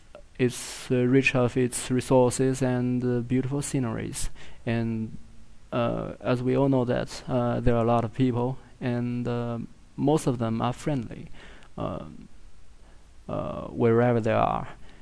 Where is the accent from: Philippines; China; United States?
China; Kaifeng, Henan; born there; English is a second language; I was born in Henan province, and there's a small city called Kaifeng. And that place is in the northeast of China, and also in the middle of the China.